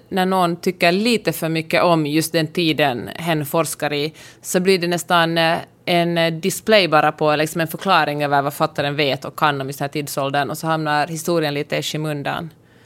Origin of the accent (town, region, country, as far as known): Finland